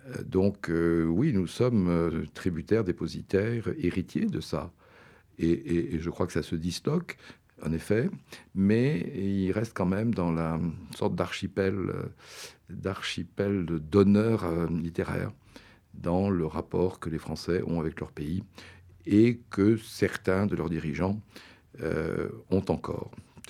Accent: Lyon, Auvergne-Rhône-Alpes, France; C'est un peu comme le guignol de ma ville natale de Lyon

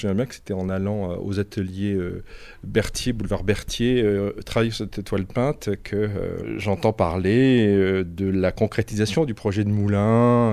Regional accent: Arles, Provence-Alpes-Côte d'Azur, France; born there; Dieu sait si je viens moi-même d'une ville très chargée d'histoire, puisque je suis né à Arles.

